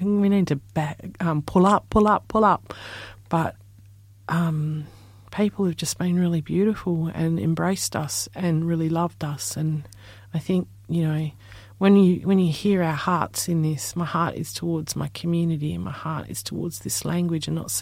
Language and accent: English; Perth, Western Australia, Australia; I'm from Perth, Western Australia. It's one of the most isolated cities in the world. And I'm learning a language, my language, and it's a very rare language.